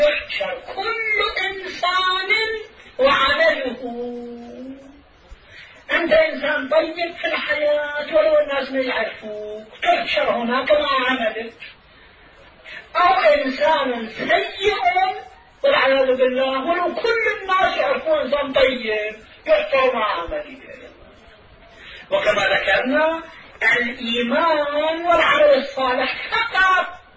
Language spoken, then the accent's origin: Arabic; Karbala, Karbala Governorate, Iraq; كان عندنا في كربلاء